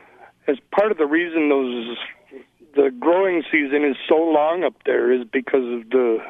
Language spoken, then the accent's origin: English; Kodiak, Alaska, United States; born there; No, I was born in Kodiak, but I lived near the Matanuska Valley.